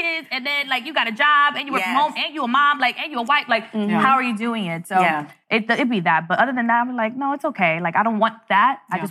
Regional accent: Brooklyn, New York, United States; I'd be like, I'm just from Brooklyn.

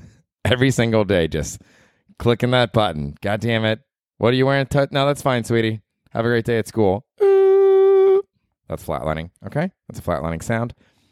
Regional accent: Tampa, Florida, United States; I'm from Tampa and we got the Bolts, the Tampa Bay Lightning.

